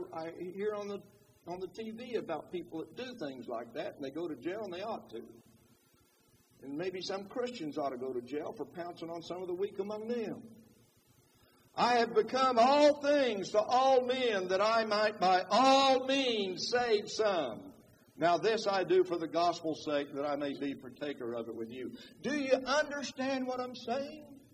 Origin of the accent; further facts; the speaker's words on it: Oklahoma, United States; accent: Texas; Now, like I told you, I grew up in the Southwest. I grew up in Southwestern Oklahoma. We spoke a Texas dialect.